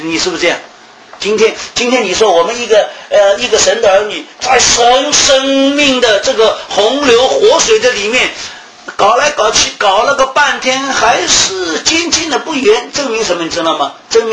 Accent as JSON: {"language": "Chinese", "region": "Shanghai", "country": "China", "said": "这个你知道我们上海人很爱面子啊"}